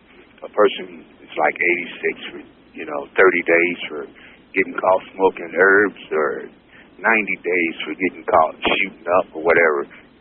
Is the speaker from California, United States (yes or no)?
no; Portland, Oregon, United States; I'm from the St. Francis area.